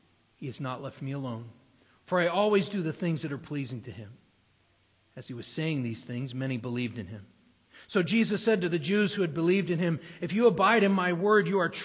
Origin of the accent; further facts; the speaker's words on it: New Hampshire, United States; I grew up in New Hampshire. The state motto in New Hampshire is live free or die.